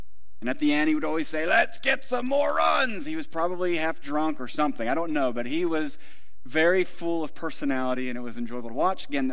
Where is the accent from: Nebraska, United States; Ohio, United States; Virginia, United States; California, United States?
Ohio, United States; Growing up in Northeast Ohio, we had WGN, and in the summers, they broadcasted all of the games.